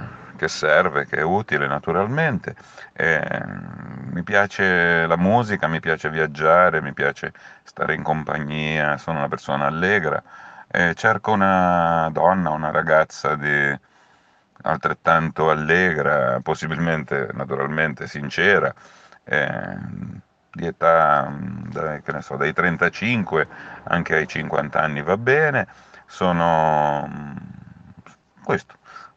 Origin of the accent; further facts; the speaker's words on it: Locri, Calabria, Italy; ho 53 anni, sono di Locri, in provincia di Reggio Calabria.